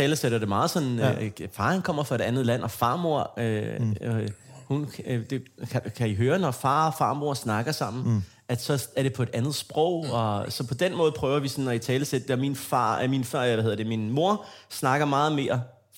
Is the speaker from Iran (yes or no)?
yes; Iran; Danish is a second language; yes, så for, der er vi iranerne!